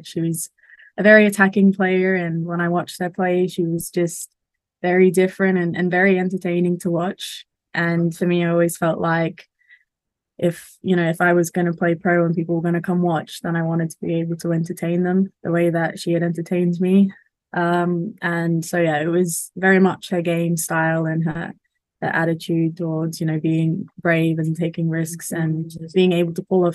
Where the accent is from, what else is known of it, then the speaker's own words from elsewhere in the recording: Cairns, Queensland, Australia; Well, so I'm from Cairns. I grew up in Cairns.